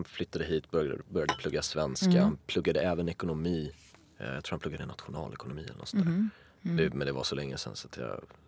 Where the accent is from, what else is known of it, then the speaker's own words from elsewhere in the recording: Stockholm, Stockholm County, Sweden; 1987 på Huddinge sjukhus. En bit utanför Stockholm. Jag växte upp i Örnsberg. Eller jag bodde där tills jag var 4.